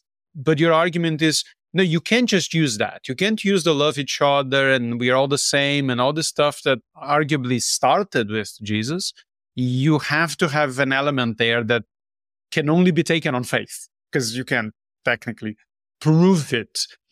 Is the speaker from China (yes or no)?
no; Brazil; I grew up in Brazil, my family was Catholic